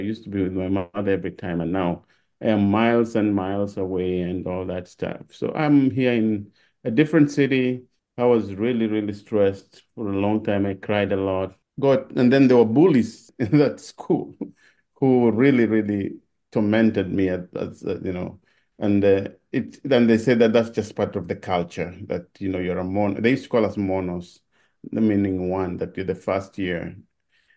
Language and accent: English; Nakuru, Rift Valley, Kenya; I was born in Kenya in a small town now that's grown to be a big city called Nakuru in the Rift Valley province. That's west of Nairobi, which is the capital city.